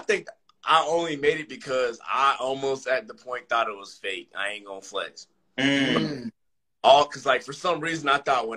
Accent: Atlanta, Georgia, United States; hey, bro, I'm from Atlanta. I ain't with this Panama City shit.

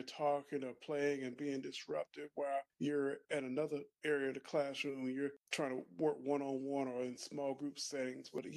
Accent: South Carolina, United States; relocated back to my home state here in South Carolina.

